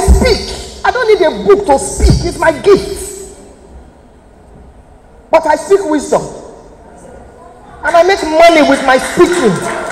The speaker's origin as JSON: {"language": "English", "town": "Ibadan", "region": "Oyo", "country": "Nigeria", "said": "I was born in Ibadan. I'm an Ibadan girl."}